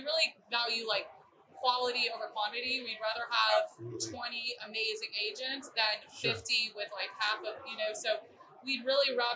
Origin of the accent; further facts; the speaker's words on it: Austin, Texas, United States; No, well, I grew up in Austin, so I am a UT.